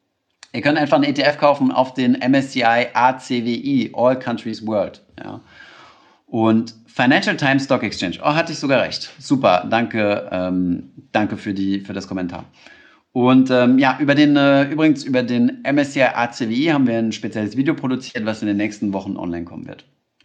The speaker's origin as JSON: {"language": "German", "country": "Germany", "said": "Und jetzt schauen wir uns als Deutsche mal"}